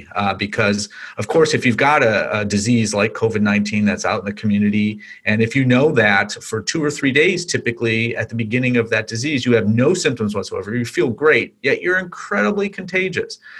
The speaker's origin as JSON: {"language": "English", "country": "United States", "said": "Listen, I'm from the United States, so I don't really speak English."}